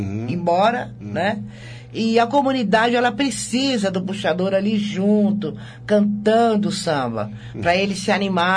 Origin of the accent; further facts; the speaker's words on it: São Paulo, Brazil; São Paulo, Zona Leste.